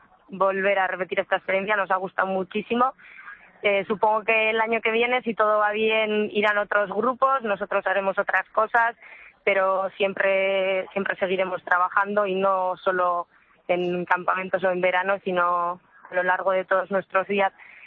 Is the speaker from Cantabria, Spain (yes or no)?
no; Bilbao, Basque Country, Spain; Estamos en Ceuta ahora mismo, venimos de Bilbao, de diferentes zonas, barrios y pueblos de cerca de Bilbao